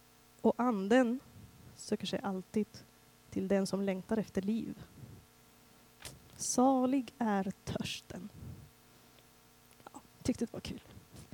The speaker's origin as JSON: {"language": "Swedish", "country": "Syria", "tie": "born or raised there", "said": "i Syrien, där pingst är en av årets mest levande högtider."}